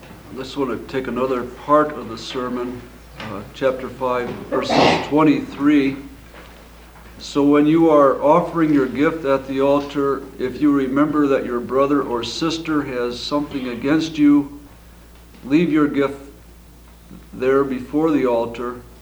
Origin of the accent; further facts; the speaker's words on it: Cleveland, Ohio, United States; I'm from Cleveland, Ohio, and spent most of my life there.